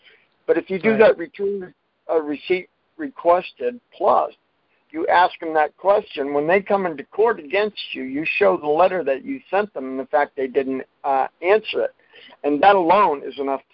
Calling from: Massachusetts, United States; Yeah, I'm coming from Massachusetts.

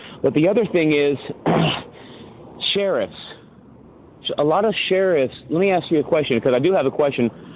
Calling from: California, United States; I'm calling from Northern California, everybody.

